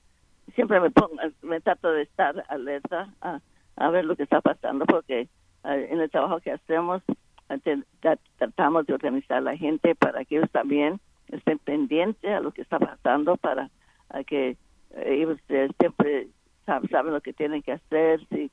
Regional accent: Stockton, California, United States; also born or lived in New Mexico; nací en Nuevo México, pero me crié en Stockton, California.

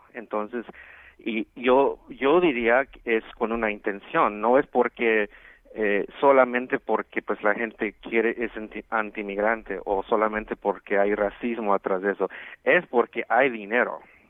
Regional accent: California, United States; En California, de donde yo soy originalmente

